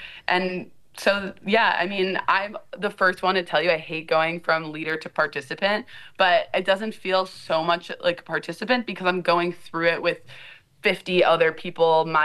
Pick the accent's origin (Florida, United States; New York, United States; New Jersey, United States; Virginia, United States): Florida, United States; I felt like I'm going back to my hometown. I'm going to a state school. I'm giving up a full scholarship. But it was the best thing I ever did, because COVID hit. I said bye. I went back to Florida